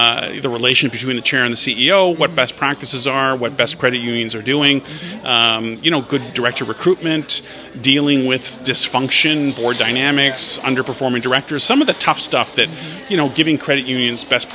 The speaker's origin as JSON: {"language": "English", "country": "Canada", "said": "I'm from the Great White North in Canada"}